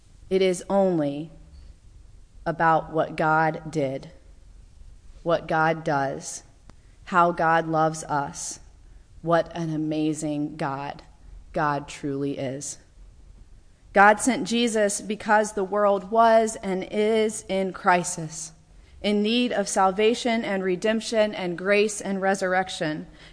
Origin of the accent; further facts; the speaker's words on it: North Carolina, United States; as a young girl growing up in Western North Carolina, the threat of perishing was enough to get me to pray the prayer of salvation with my dog